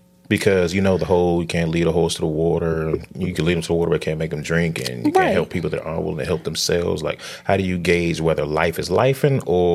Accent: Capitol Heights, Maryland, United States; So I'm from Prince George's County, Capitol Heights in particular.

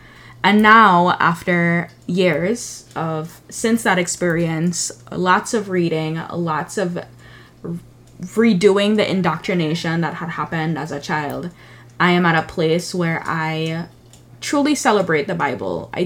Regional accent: U.S. Virgin Islands; oh, we're from the Caribbean and we're from the Virgin Islands and the Virgin Islands doesn't have opportunities.

